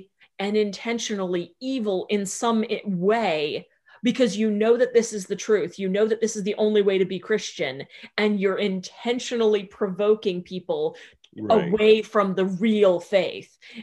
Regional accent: North Carolina, United States; I grew up in the South, you know, in North Carolina, where they've got, you know, the hell houses instead of Halloween stuff

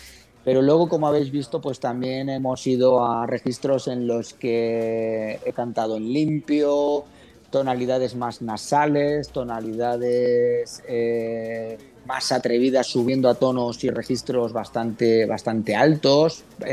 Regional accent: Spain; Comprendemos que si aquí en mi país, en España, hubiera una guerra

